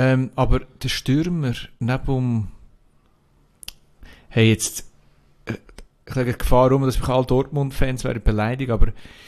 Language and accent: German; Switzerland; wenn du als Schweizer mit einem Senegalese